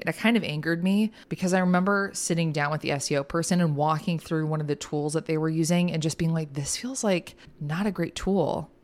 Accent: Chicago, Illinois, United States; accent: Chicago; I got my Chicago accent in full flex for all of you guys.

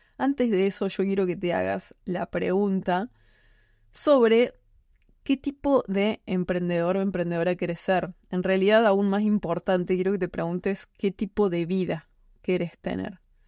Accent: Argentina; si nos vamos a vivir al sur de Argentina, en nuestro caso, en mi país

